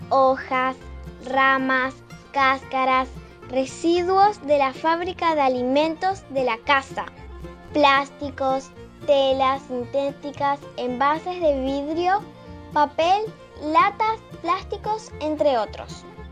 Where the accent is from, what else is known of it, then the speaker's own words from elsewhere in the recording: Clorinda, Formosa, Argentina; soy de quinto A. Soy de la escuela número 21 de la República del Paraguay, soy de Clorinda Formosa